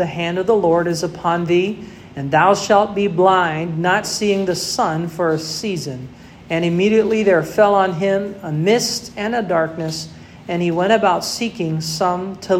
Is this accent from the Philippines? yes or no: yes; Philippines; So, I'm from the Philippines, and I came back to the Philippines.